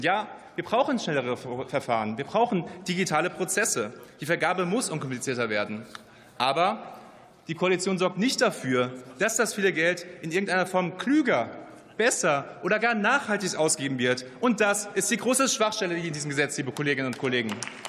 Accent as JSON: {"language": "German", "region": "Rhineland-Palatinate", "country": "Germany", "tie": "born or raised there", "said": "ein großes Bauprojekt in meiner Heimat Rheinland-Pfalz."}